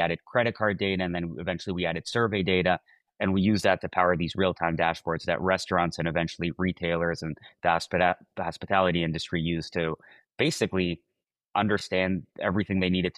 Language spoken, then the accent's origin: English; Mexico; Well, I'm originally from Mexico, and I think in Mexico, I saw a lot of people start businesses